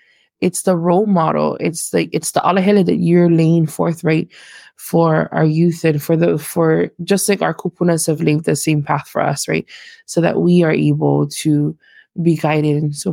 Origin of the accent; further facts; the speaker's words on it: Hawaii, United States; It's because I'm from Hawaii. I'm from Hawaii.